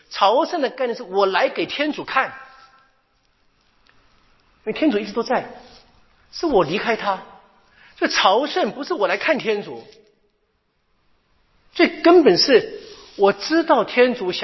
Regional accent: China; 我们中国人说的对不对

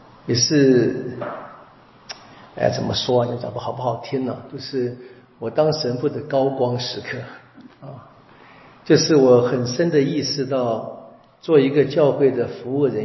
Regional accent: China; 我们中国人说这个盖棺论定嘛，

